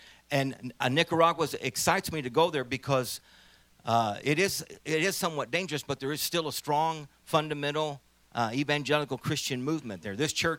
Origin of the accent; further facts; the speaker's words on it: St. Louis, Missouri, United States; Well, people ask me, where are you from? What country are you from? And I say, I'm from St. Louis. No, you can't be from St. Louis. You speak Spanish too good.